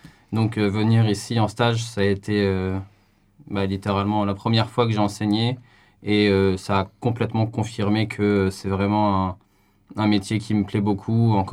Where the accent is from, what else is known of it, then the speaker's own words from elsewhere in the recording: La Rochelle, Nouvelle-Aquitaine, France; Donc, je suis français. Je viens de la ville, magnifique ville de La Rochelle, en France.